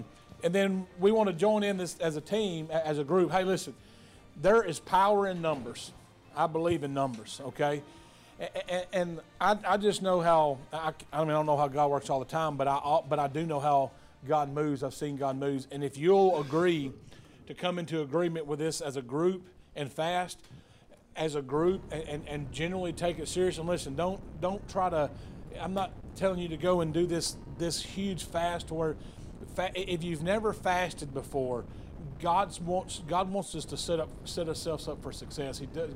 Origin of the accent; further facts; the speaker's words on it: Alto, Texas, United States; I'm from Alto, Texas. Okay, if you know anything about East Texas, I'm from Alto. I was raised up in a little Baptist church.